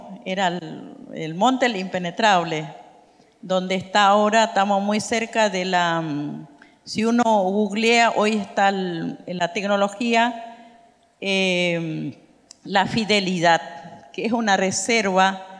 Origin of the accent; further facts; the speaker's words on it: Argentina; Spanish is a second language; en nuestro país, ¿no? Como Argentina.